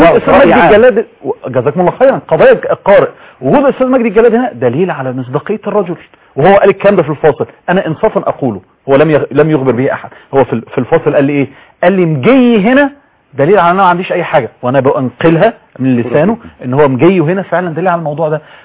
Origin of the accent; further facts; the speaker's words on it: Egypt; انا بتمنى كقارئ من مصر